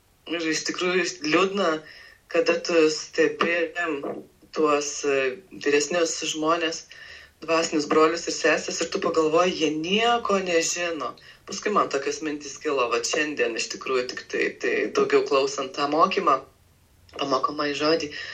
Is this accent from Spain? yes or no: no; Alytus, Alytus County, Lithuania; prieš keletą dienų teko lankytis Alytuje, savo gimtajame mieste.